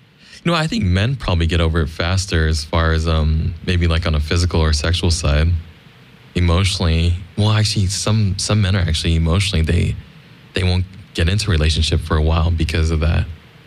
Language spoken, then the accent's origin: English; Philippines; Like if you think about like in like Latino culture or like I'm Filipino, like in that culture or like Asian culture